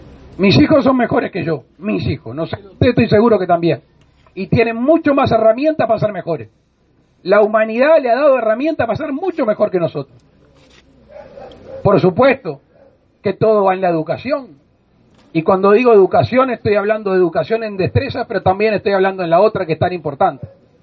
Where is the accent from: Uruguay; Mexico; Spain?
Uruguay; Todos nosotros, si somos uruguayos y pertenecemos acá y vivimos en este territorio